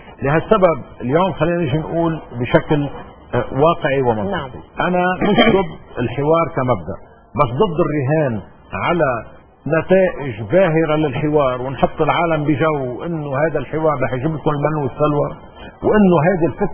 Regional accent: Lebanon; انا كلبناني شو بدي؟ انا كلبناني اليوم شو بدي؟

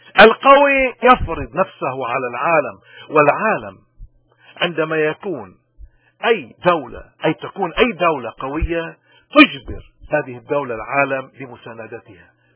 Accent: Lebanon; نحن قادرين، نحن كلبنانيين قادرين نغير

